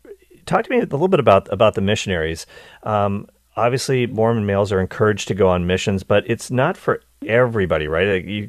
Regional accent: Nova Scotia, Canada; when I was growing up, and I grew up in Nova Scotia, Canada

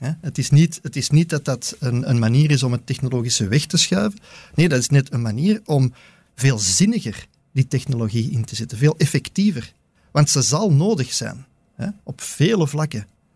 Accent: Antwerp, Belgium; Ik kom uit Antwerpen. Ja, dat hoort je misschien.

